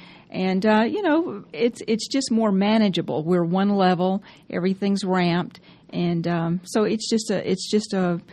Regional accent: Lithonia, Georgia, United States; I am from Georgia, and I was raised in Lithonia. So Lithonia is my hometown.

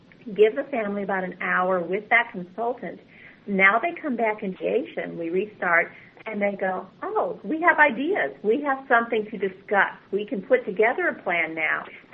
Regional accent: Cleveland, Ohio, United States; moved away as an adult; also born or lived in Chicago, United States / Minneapolis, United States / Omaha, United States; now in Dallas, United States; I grew up in the Cleveland, Ohio area, went to law school there at Cleveland Marshall, started practicing in Chicago, then we moved to Minneapolis, St. Paul for a few years

